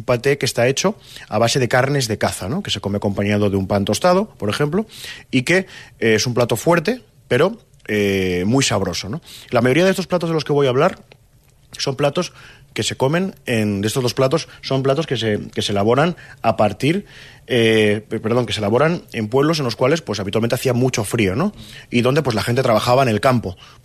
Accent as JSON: {"language": "Spanish", "town": "Motilla del Palancar", "region": "Castilla-La Mancha", "country": "Spain", "tie": "born or raised there", "said": "ese sí está en mi pueblo, está en Motilla del Palancar"}